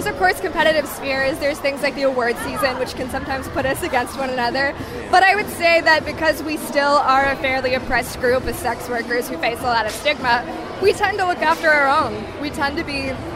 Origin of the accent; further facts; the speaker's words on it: Georgia, United States; You can catch me … because I'm from Georgia.